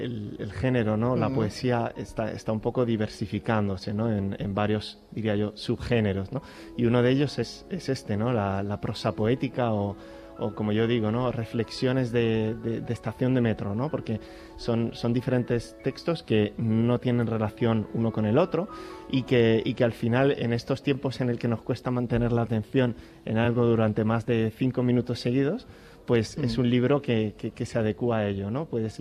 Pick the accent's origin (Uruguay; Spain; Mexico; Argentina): Spain; Alcalá; para los que somos de Alcalá, pues creo que un poquito más especial si cabe